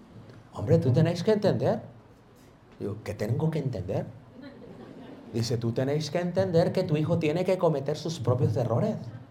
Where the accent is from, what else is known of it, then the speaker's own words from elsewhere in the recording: Chicago, Illinois, United States; Y yo vengo de Chicago y sé manejar nieve.